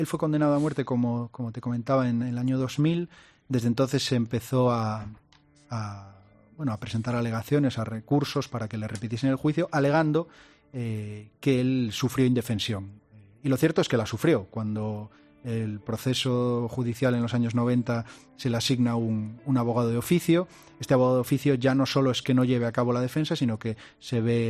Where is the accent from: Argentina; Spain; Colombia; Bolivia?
Spain; Galicia; Yo soy gallego y tendría que decir depende.